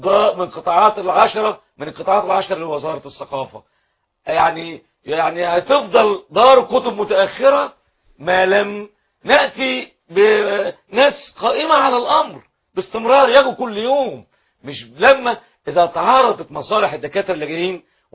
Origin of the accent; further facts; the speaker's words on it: Egypt; التراث عندنا في مصر بنشحز عليه